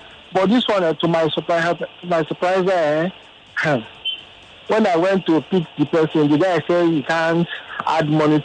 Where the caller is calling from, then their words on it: Ajao, Lagos, Nigeria; I'm calling from Ajao.